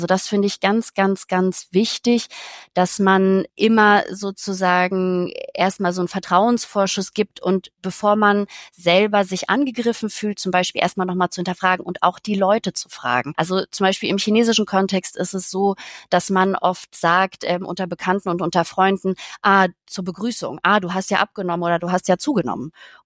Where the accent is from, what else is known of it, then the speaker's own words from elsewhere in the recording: Bavaria, Germany; ich bin ursprünglich in Bayern aufgewachsen, ich habe in Österreich zum Teil studiert